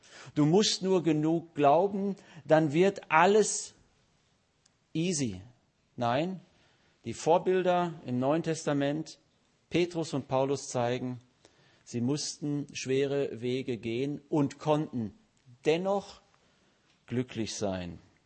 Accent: Bochum, North Rhine-Westphalia, Germany; Ich komme aus Bochum

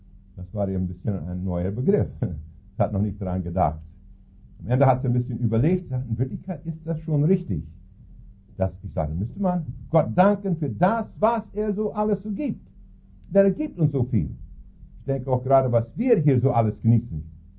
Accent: Saskatchewan, Canada; German is a second language

